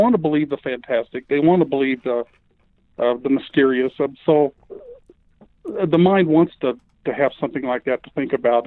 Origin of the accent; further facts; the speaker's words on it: Nevada, United States; I know in my home state, in my jurisdiction of Nevada, and Nevada is not a very, you know, populated state compared to some other states